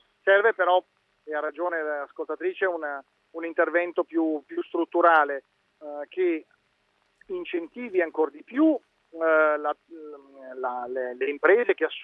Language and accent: Italian; Lombardy, Italy; In Lombardia, io sono lombardo